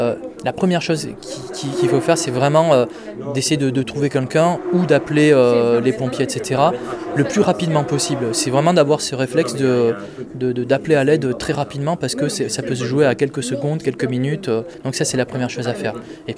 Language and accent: French; Gap, Provence-Alpes-Côte d'Azur, France; Oui, je viens de Gap.